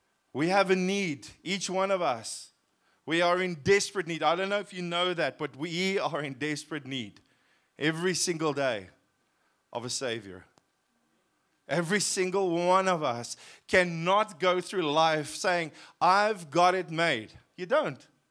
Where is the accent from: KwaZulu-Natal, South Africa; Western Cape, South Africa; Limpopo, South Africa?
Western Cape, South Africa; Cape Town; I wasn't really raised in a Christian home, and I was raised in Cape Town.